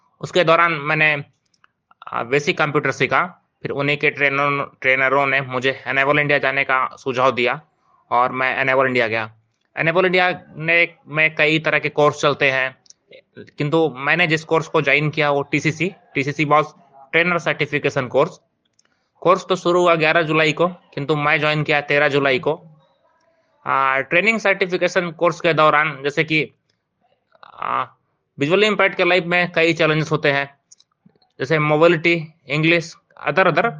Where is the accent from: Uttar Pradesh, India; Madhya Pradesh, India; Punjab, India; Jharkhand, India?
Madhya Pradesh, India; Satna; और मैं मध्य प्रदेश के सतना जिले का रहने वाला हूँ।